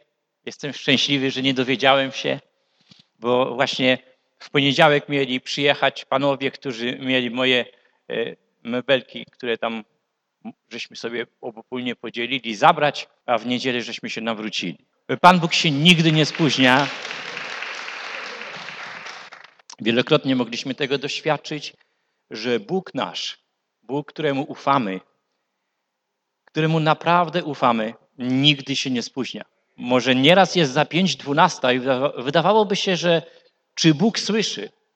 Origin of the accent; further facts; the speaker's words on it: Lublin Voivodeship, Poland; moved away as an adult; now in Bytom, Poland; rodowo, jeśli to dobre słowo, jesteśmy tutaj z terenów Łuków i Riki, rodowo. Na Śląsku jestem od stanu wojennego. Od grudnia, 11 grudnia 1981 roku pojechałem tam za chlebem